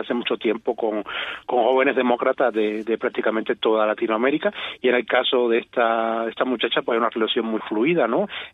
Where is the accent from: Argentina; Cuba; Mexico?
Cuba; todos somos cubanos dentro y fuera.